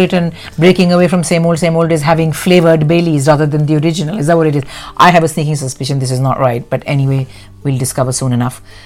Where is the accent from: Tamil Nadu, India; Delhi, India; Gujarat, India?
Delhi, India; even though I grew up in Delhi, I grew up in India